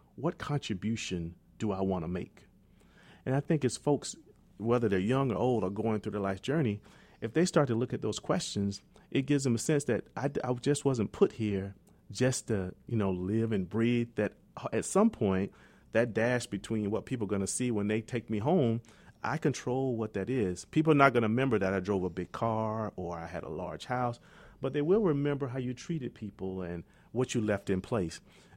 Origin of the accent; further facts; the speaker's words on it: Marion, South Carolina, United States; I grew up in Marion, South Carolina, and, you know, we shared flour, sugar, water.